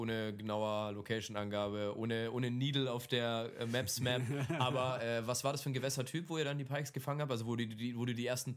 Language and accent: German; Bavaria, Germany; ich komme ja aus Bayern, also ursprünglich, bevor ich hergezogen bin